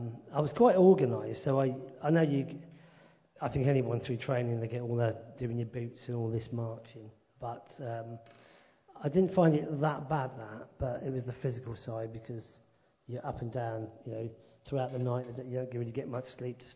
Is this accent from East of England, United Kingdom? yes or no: yes; Luton, East of England, United Kingdom; I'm born and bred in Luton, just north of London. Grew up there, went to school there.